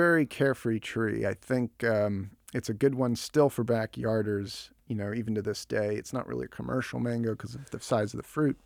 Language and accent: English; Jupiter, Florida, United States; So I was born in Miami and we lived in an area that used to be called Perrine. Now it's called Palmetto Bay for the first 2 years of my life. And then we moved here.